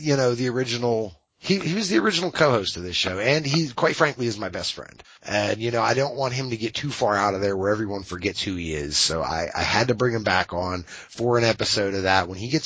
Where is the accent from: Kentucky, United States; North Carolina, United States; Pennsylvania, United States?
Pennsylvania, United States; Pittsburgh; My hometown.